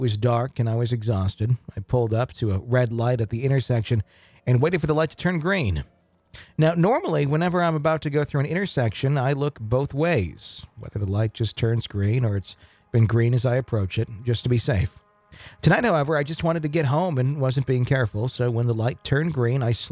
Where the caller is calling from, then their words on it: New Hampshire, United States; I'm writing from New Hampshire.